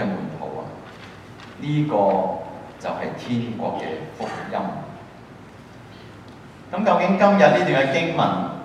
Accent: Guangdong, China; 我哋廣東人好興最後講一句咩啊？

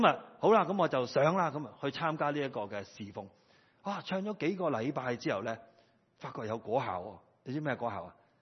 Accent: China; 我们中国人 是一班喜欢做事的人来的，是不是？

